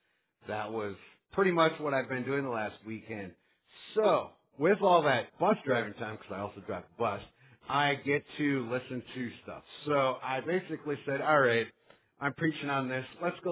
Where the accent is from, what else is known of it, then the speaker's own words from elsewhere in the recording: Sioux Falls, South Dakota, United States; I'm from Sioux Falls, South Dakota.